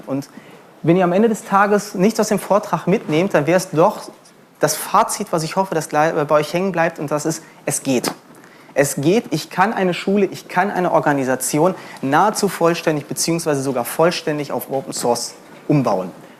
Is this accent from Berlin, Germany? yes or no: yes; Berlin, Germany; ich komme ursprünglich, oder wir kommen aus Berlin